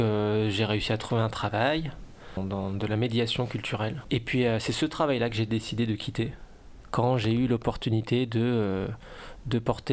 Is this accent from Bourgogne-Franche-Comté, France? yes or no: yes; Dijon, Bourgogne-Franche-Comté, France; now in Lyon, France; J'habite à Lyon. Je viens de Dijon. Ma mère est suédoise et mon père, lui, est d'origine italienne.